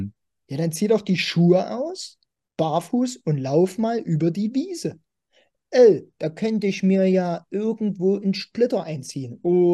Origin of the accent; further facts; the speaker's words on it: Germany; also ich bin ein Deutscher, also auch hier geboren